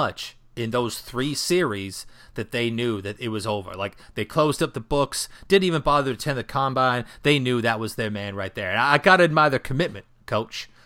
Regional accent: the South, United States; I never heard anybody say his name, and I'm from the South.

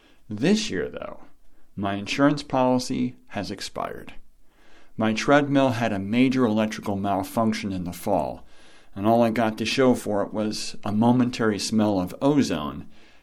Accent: Wisconsin, United States; born there; This is somewhat bizarre, as I was born in Wisconsin, not a state that's a stranger to the cold.

